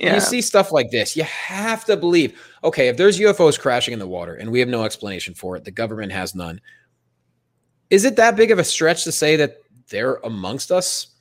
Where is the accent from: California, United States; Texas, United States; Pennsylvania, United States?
Pennsylvania, United States; which I'm from Pennsylvania. I've heard of Newtown.